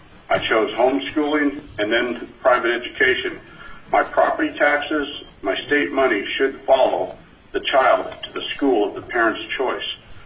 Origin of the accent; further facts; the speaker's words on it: Big Lake, Alaska, United States; Yes, I'm from Big Lake.